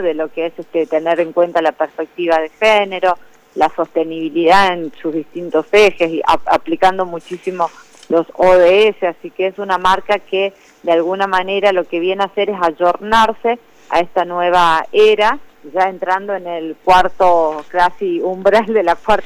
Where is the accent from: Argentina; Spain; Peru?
Argentina; nos identifican muchísimo como argentinos